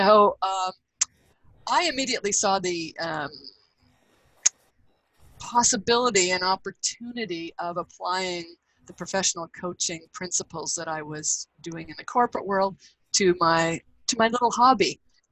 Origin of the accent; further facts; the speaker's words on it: Peterborough, Ontario, Canada; moved away as an adult; I was born and raised in Peterborough, Ontario. So moved out west after university.